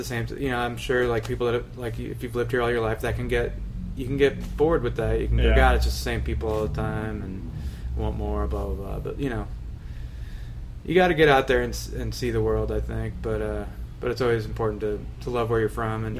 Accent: St. Louis, Missouri, United States; Born in the city. My mom eventually moved out to the county. So when I was a teenager, I was out in West County.

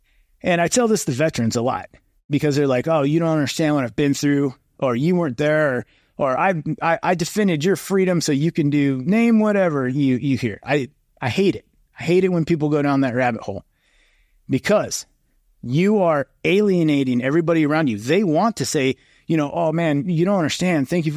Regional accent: Oregon, United States; And I say Oregon because I'm from Oregon.

